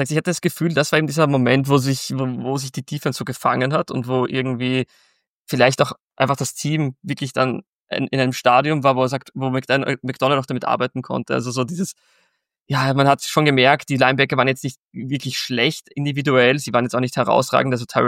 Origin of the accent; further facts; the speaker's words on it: Austria; Und natürlich als Österreicher liebt man den.